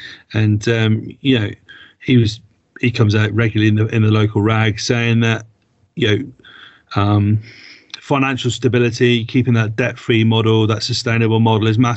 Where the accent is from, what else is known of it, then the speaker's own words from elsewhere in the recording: Shrewsbury, West Midlands, United Kingdom; I am from Shrewsbury. I am a Salopian, born and bred, strong in the arm, thick in the head.